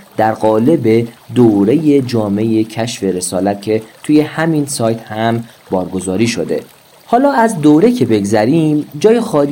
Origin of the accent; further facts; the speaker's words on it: Shiraz, Fars, Iran; متولد 1369، اصالتاً از قوم غیور لور و بزرگ شده شیراز هستم.